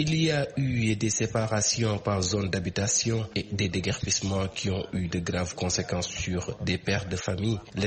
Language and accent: French; Fouta, Senegal; Moi, par exemple, je viens de Fouta et j'ai laissé toute ma famille là-bas